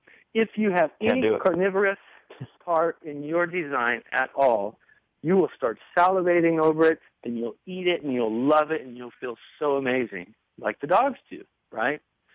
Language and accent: English; Montana, United States; I grew up on meat. I mean, I grew up in Montana, you know, meat, potatoes diet.